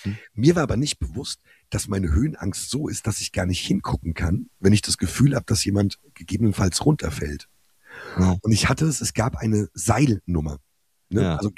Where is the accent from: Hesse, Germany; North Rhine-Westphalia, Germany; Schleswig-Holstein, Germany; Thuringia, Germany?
Hesse, Germany; Ich bin halt Hesse.